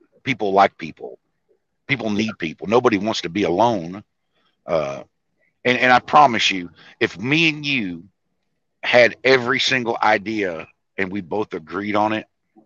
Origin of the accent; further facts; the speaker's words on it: United States; I'm an American. I want to get along with other Americans.